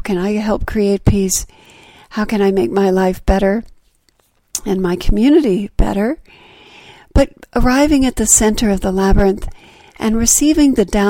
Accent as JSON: {"language": "English", "region": "Texas", "country": "United States", "lives_now": "Georgia, United States", "said": "we chose Spanish, because I come from Texas. There's a lot of Spanish influence from that area of the country. And of course, here, even in Georgia, there is as well."}